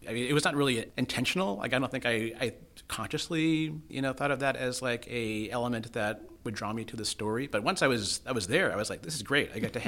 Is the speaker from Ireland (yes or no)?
no; Castro Valley, California, United States; born there; So I was born in the East Bay in Castro Valley, California. And so I went to Berkeley a lot growing up.